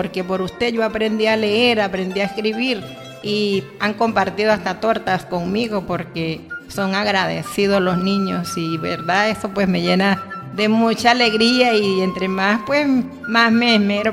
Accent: Quebrada Seca, Barinas, Venezuela; Barinitas el 1 de octubre del año 1956. Y mi pueblo, Quebrada Seca, aquí es donde yo me he criado toda la vida hasta el día de hoy.

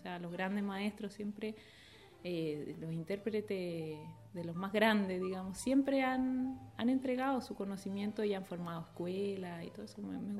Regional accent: Viña del Mar, Valparaíso, Chile; Venía, bueno, yo soy de Viña del Mar, viajaba cada cierto tiempo a tomar clases bastante extensas

